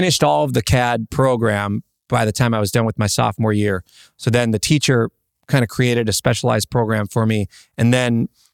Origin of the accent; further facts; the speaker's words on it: Minneapolis, Minnesota, United States; And then I grew up in Minneapolis, and there's so much … in the air and in the water.